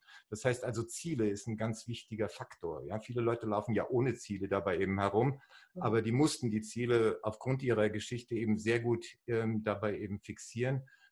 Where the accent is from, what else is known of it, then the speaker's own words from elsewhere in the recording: Germany; Ja, also ich komme eigentlich hier aus Deutschland, aber schon als Kind hat es mich immer nach außen gezogen.